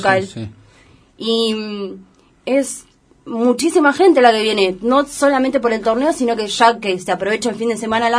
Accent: Buenos Aires, Argentina; Soy principalmente de Buenos Aires, vivo en Buenos Aires

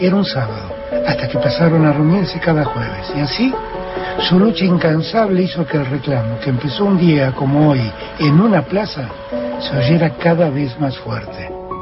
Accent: Argentina; mi eterna gratitud como argentino

